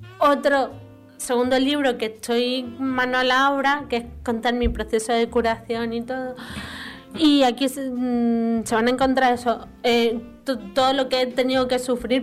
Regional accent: Granada, Andalusia, Spain; also born or lived in Mexico; Yo soy de Granada, pero no de nacimiento. Porque toda mi familia es española, menos yo nací en México.

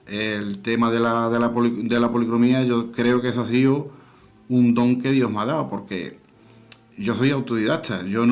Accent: Escacena del Campo, Andalusia, Spain; yo desde pequeño yo procedo de un pueblecito de Huelva, Escacena del Campo.

